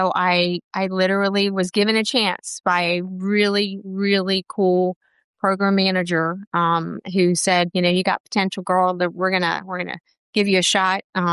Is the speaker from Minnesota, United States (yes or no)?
no; Washington, District of Columbia, United States; like everybody did who was born and raised in Washington, D.C., like I.